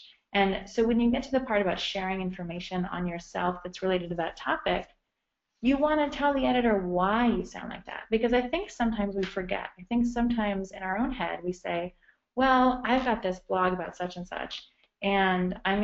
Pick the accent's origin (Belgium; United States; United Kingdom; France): United States; I'm American, and I had never written British English in my life, but my degree in university was in Italian, and I had studied in Italy and lived in Florence for a year.